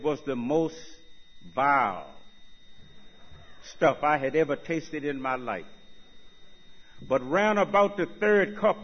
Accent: Virginia, United States; I was born and raised in Virginia. And I had an uncle who was the town drunk.

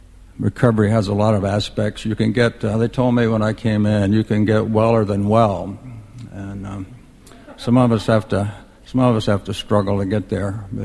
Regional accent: Virginia, United States; born there; I was born in the Blue Ridge Mountains of Virginia, up at about the 3,000 foot level.

